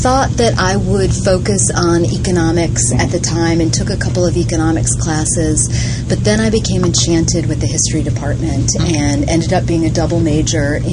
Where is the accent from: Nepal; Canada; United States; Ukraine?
United States; Hartford, Connecticut; I was born in Hartford, Connecticut, about 50 years ago, and my parents were Irish immigrants.